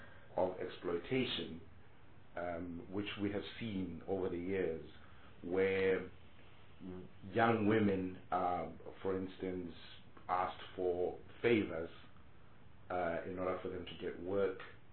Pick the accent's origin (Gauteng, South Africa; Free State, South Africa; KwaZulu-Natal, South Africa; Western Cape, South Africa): Free State, South Africa; I come from the Free State, which is extremely inactive within film, television, and theatre.